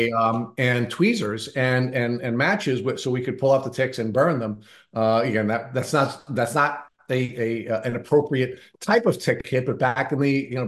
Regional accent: Long Island, New York, United States; I grew up on Long Island.

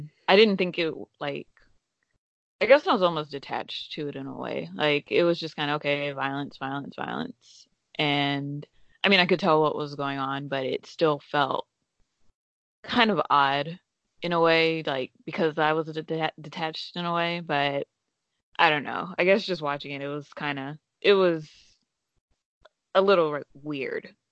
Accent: Atlanta, Georgia, United States; my background is, I grew up in the Southeast in Atlanta.

